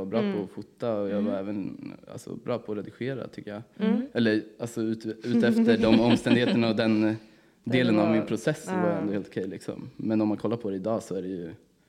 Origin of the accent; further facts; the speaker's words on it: Märsta, Stockholm County, Sweden; Jag är 25 år. Mm. Jag kommer från Märsta. Uppväxt i Märsta.